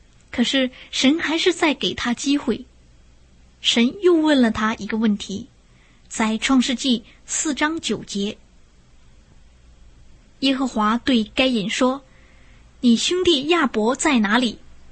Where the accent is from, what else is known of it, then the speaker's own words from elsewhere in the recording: China; 我们中国人最关心自己的祖宗了